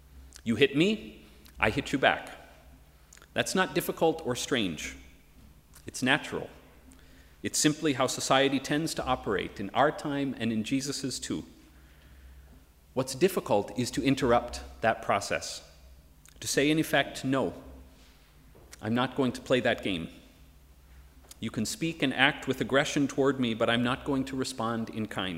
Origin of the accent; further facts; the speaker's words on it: United States; Like so many, I am incredibly troubled by the way my country's leadership is speaking about and acting toward immigrants today. And as you know, the U.S. is far from alone